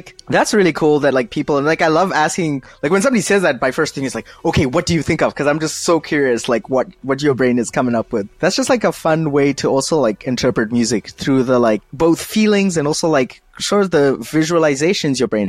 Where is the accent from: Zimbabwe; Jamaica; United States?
Zimbabwe; also born or lived in South Africa; Okay, so I grew up in Zimbabwe and South Africa.